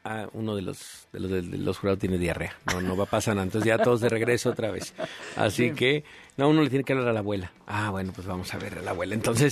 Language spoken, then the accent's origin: Spanish; Naples, Campania, Italy; Yo soy de la Napoli, entonces desde siempre.